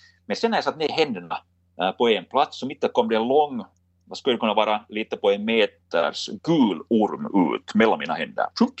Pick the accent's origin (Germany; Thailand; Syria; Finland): Finland; här hemma i Finland